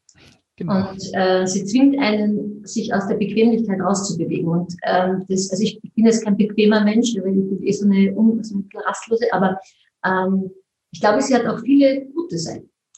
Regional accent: Mondsee, Upper Austria, Austria; Wenn ich sage, ich komme aus Mondsee

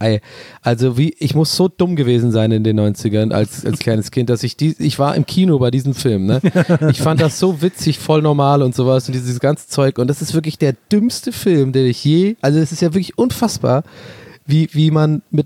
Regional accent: Ireland; 99 Flake hast du bei uns in Irland. Gibt's auch in England.

